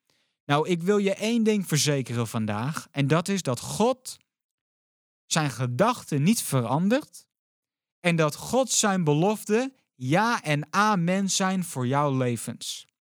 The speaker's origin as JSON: {"language": "Dutch", "country": "Netherlands", "said": "Dus ja, ook voor ons als Nederlanders."}